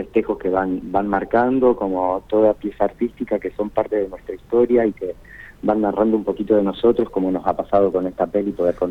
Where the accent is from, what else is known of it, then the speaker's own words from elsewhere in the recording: Vera, Santa Fe, Argentina; Así es, nací criado en la ciudad de Vera.